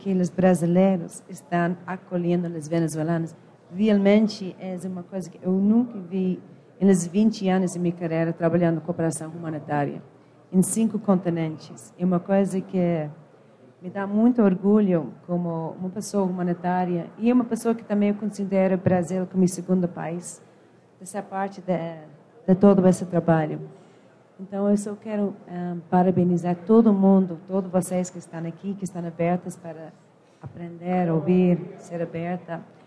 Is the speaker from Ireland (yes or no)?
yes; Ireland; Portuguese is a second language; now in Brazil; eu venho de um país de imigrantes. Eu sou irlandesa.